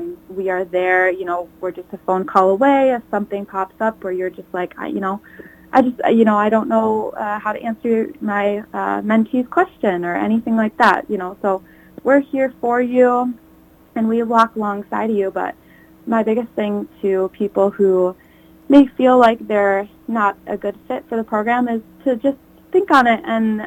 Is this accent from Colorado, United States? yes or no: no; Prior Lake, Minnesota, United States; I am from Prior Lake, and so I just felt like it was time for me to come back to the cities.